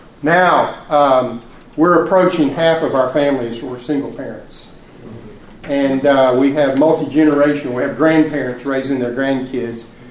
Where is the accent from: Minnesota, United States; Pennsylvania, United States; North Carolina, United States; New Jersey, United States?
North Carolina, United States; Asheville; I'm a native son of Asheville. I grew up in Asheville, and I've seen the changes over the years.